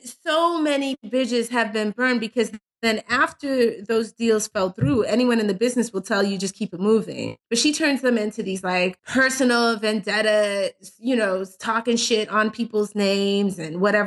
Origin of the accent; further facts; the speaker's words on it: New York, United States; I'm from New York.